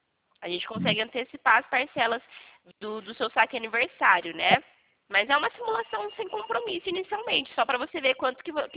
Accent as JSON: {"language": "Portuguese", "town": "São Carlos", "region": "São Paulo", "country": "Brazil", "said": "eu sou aqui de São Carlos."}